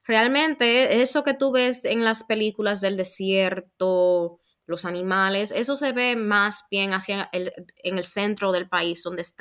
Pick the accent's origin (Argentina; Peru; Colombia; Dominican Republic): Dominican Republic; also born or lived in United States; now in Australia; yo, aunque soy dominicana, fui a la universidad y todo en Dominicana, una buena parte de mi niñez la pasé en Estados Unidos.